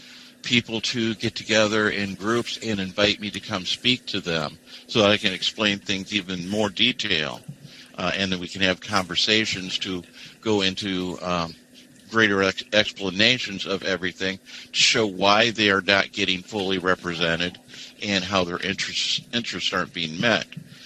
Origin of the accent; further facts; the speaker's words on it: United States; I'm from Jackson County.